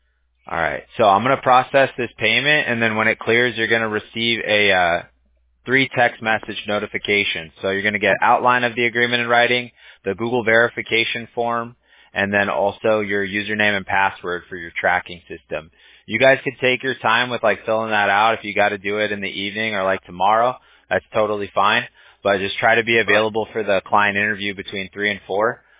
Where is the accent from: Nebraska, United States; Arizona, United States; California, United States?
California, United States; Huntington Beach; My brother's we're from Huntington Beach originally, but he's like a vet.